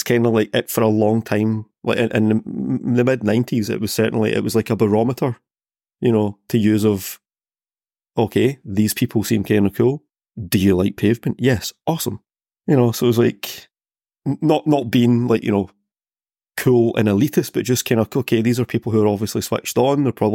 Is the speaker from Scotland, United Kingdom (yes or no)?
yes; Glasgow, Scotland, United Kingdom; now in Finland; So I'm a Glaswegian. I'm a Scotsman, but I uprooted to Finland 8 years ago. So we live on the west coast of Finland.